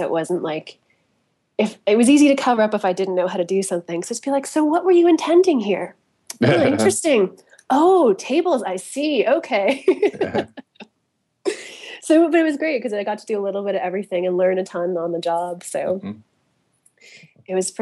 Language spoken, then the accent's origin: English; Toronto, Ontario, Canada; Yeah. I'm Canadian, so I had to have a work visa to be in the States for a little bit.